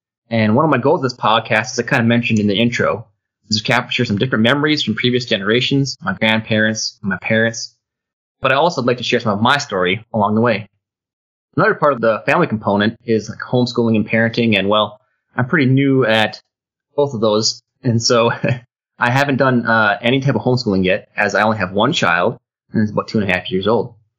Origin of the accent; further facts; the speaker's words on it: Midwest, United States; Well, I grew up in the Midwest, and I did end up in Washington at some point